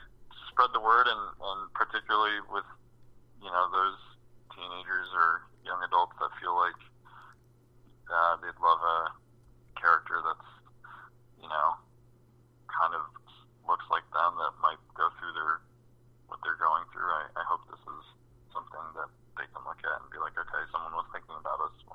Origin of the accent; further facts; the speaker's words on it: United States; I mean, I guess I'm Taiwanese American and Maria's Japanese.